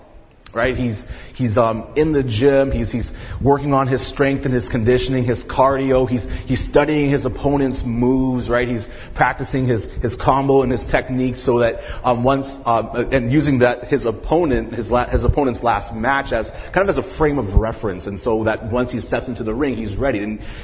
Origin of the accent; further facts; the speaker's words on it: Philippines; So a lot of people ask me, what nationality I am. So I'm going to clarify that right now. I'm Filipino, and something about Filipinos is we're very proud of being Filipino, right?